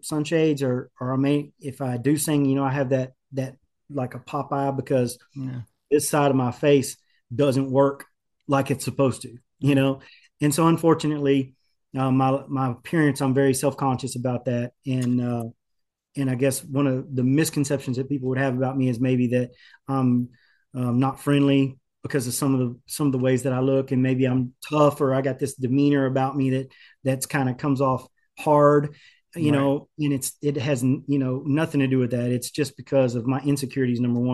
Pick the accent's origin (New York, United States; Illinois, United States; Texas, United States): Texas, United States; also born or lived in Houston; because I was born in Houston, but I wasn't raised down here. I was right. actually raised in Northeast Texas and in a very small country town. And I was raised on a ranch.